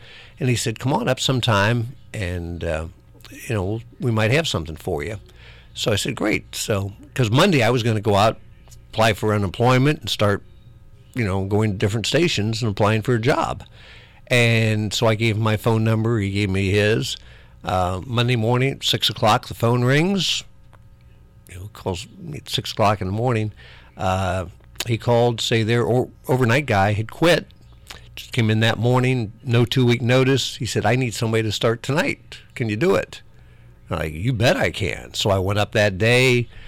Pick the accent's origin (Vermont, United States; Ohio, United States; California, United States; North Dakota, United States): Ohio, United States; Cincinnati; Because I was raised in Cincinnati, so when I got out of Bowling Green, I moved back to Cincinnati.